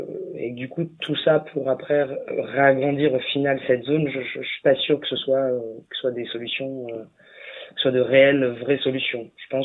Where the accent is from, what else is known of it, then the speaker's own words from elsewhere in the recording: Blois, Centre-Val de Loire, France; Je suis né à Blois et j'ai grandi là-bas. Quand j'étais, je n'ai que 35 ans